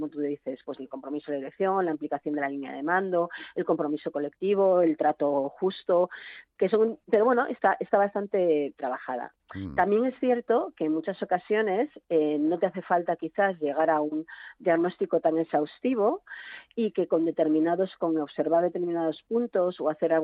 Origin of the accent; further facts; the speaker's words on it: Asturias, Spain; Yo soy asturiana, el orbayu que se llama allí